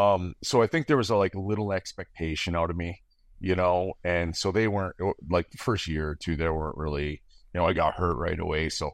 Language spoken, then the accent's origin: English; England, United Kingdom; I'm an English guy.